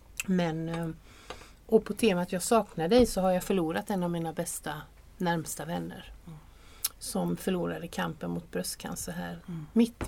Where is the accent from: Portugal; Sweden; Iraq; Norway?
Sweden; Åled, Halland County; Min hemby som är nere i Halland. Mm. Som heter Åled. Där jag växte upp.